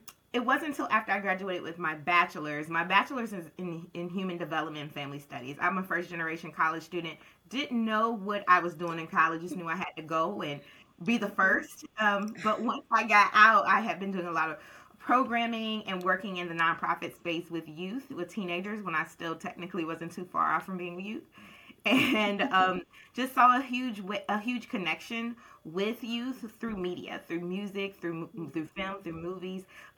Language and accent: English; Charlotte, North Carolina, United States; I am from Charlotte, North Carolina, born and raised, and I am still at home in Charlotte, North Carolina. I love Charlotte. I'm a Charlotte girl.